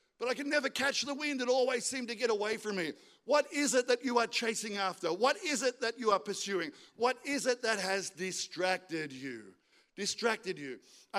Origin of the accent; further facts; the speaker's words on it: Albury, New South Wales, Australia; when I was a kid, I grew up in Albury, it's hot.